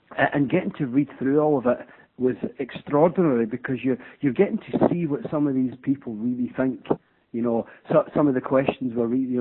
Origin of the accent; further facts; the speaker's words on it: Scotland, United Kingdom; now in Windsor, United Kingdom; I'm originally from Scotland, actually. I live in England now. I live in a town called Windsor, actually